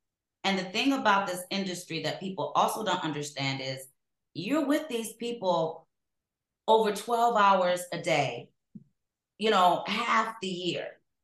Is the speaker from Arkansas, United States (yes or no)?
no; Cleveland, Ohio, United States; I'm from Cleveland. We've established that.